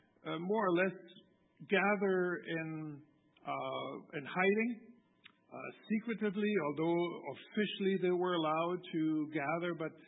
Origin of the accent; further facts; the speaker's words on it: Germany; As many of you know, I grew up in Germany, and I actually witnessed the wall coming down.